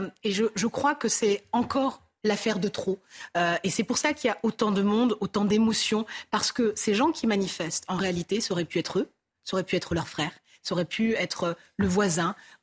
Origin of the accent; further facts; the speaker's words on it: Colombes, Île-de-France, France; Je suis native de Colombes, je travaille dans les quartiers populaires.